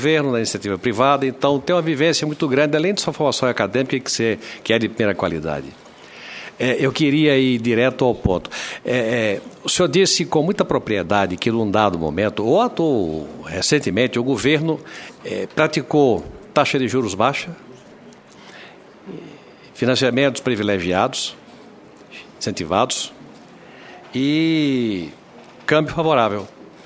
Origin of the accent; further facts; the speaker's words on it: Brazil; O meu medo, e digo isso como brasileiro, é que nós tenhamos um problema de DNA.